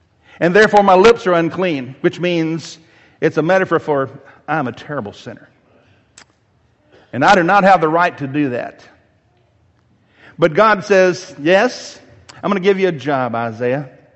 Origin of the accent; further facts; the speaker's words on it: Tennessee, United States; And I'll say, I'm from Tennessee.